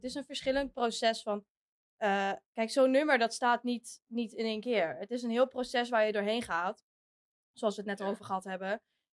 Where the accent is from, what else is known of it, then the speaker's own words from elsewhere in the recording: Groningen, Netherlands; behalve in Groningen, waar ik natuurlijk altijd kom. Ik kom uit Groningen.